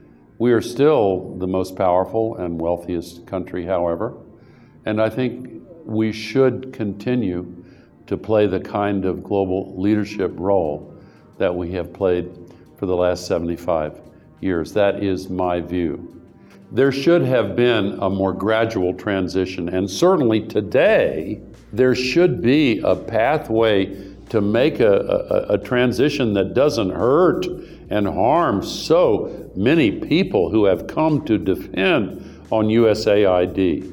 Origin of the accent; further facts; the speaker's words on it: United States; As an American, I certainly did not vote for Donald Trump.